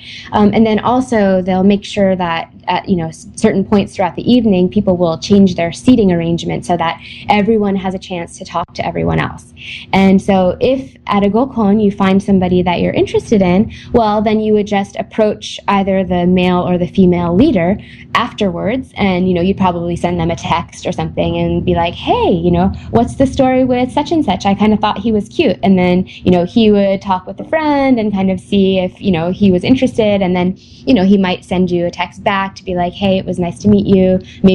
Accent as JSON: {"language": "English", "country": "United States", "said": "Yeah, definitely the first couple of guys that I dated, it seemed like I was the one who kind of made the first move"}